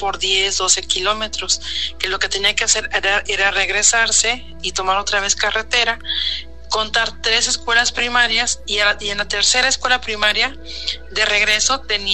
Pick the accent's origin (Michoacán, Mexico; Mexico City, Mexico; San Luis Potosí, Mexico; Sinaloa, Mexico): San Luis Potosí, Mexico; nosotros somos de San Luis Potosí. Entonces, mi mamá vivía en una comunidad que se llama Maravillas, y a 10 kilómetros de esa comunidad, nosotros vivimos, y donde nosotros vivimos se llama Estanzuela